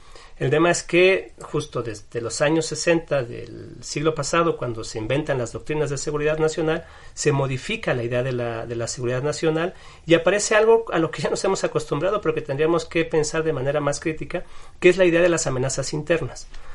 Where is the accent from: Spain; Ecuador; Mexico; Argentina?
Mexico; Mexico City; No, yo soy mexicano, nací aquí, chilango.